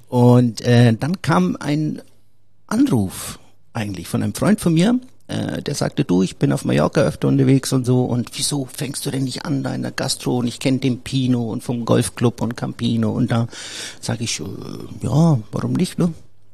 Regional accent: Forchheim, Bavaria, Germany; moved away as an adult; now in Spain; Ich komme aus dem schönen Frankenland. Eigentlich ist so die Forchheim-Allersberg meine Heimat gewesen in Deutschland.

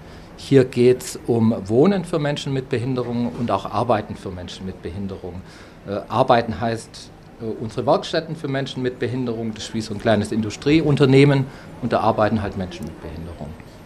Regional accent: Bierstetten, Baden-Württemberg, Germany; Aber ich komme aus Bierstetten.

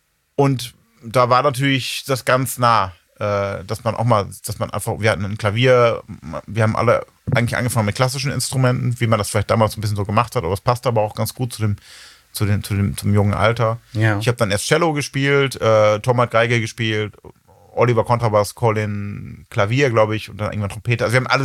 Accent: Ibbenbüren, North Rhine-Westphalia, Germany; also ich komme wo noch ein bisschen nördlicher, bin ich geboren in Ebenbüren.

